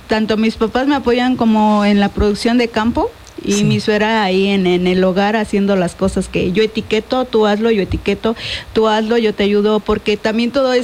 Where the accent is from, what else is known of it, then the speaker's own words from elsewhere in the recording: Xochitlán, Puebla, Mexico; Somos del pueblo de Xochitlán. Allá es muy conocido por el pueblo de las flores.